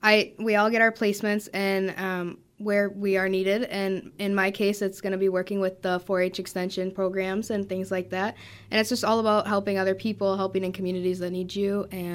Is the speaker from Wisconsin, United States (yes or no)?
yes; Wisconsin Rapids, Wisconsin, United States; Yeah, so I'm originally from Wisconsin Rapids. I grew up in the Schneider 4-H Club